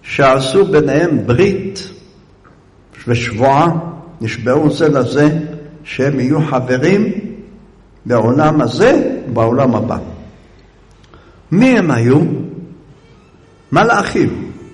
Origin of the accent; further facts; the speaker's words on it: Jerusalem, Jerusalem District, Israel; born there; אני נולדתי בירושלים.